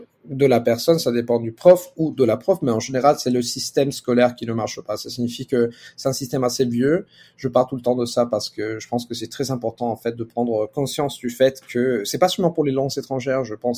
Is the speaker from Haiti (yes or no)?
no; Italy; first language Italian; French is a second language; À part l'italien, bien sûr, parce que c'est ma langue maternelle.